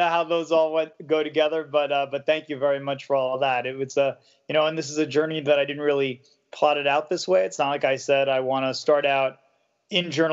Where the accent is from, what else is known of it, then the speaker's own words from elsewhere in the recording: New York City, New York, United States; Well, I grew up in Forest Hills, Queens. So that's central Queens.